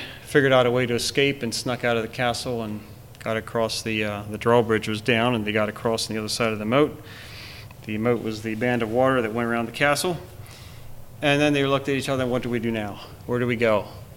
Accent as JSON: {"language": "English", "region": "Pennsylvania", "country": "United States", "said": "I'm from Lancaster County."}